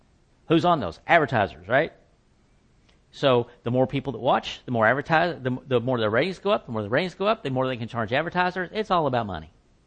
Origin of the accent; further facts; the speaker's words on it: the South, United States; because I'm a Southerner and that's what we do.